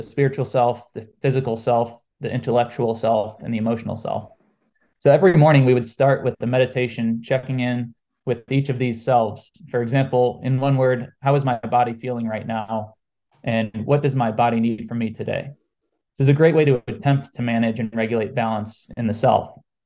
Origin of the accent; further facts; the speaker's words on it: St. Louis, Missouri, United States; So I was born and raised in St. Louis. I'm the seventh of eight children